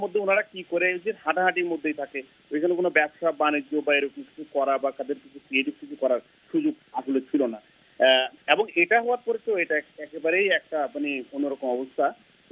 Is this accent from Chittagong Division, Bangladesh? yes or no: yes; Cox's Bazar, Chittagong Division, Bangladesh; আমার বাড়ি কক্সবাজার, আমি জন্ম হয়েছে কক্সবাজার, আর রোহিঙ্গাদের ভাষাটা আমরা বুঝি, কারণ আমাদের কক্সবাজারে এটা মিক্স অনেক বছর থেকে।